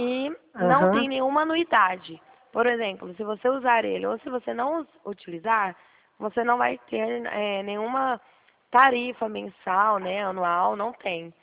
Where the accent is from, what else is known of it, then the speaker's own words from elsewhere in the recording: Dracena, São Paulo, Brazil; Eu sou de Dracena, tá?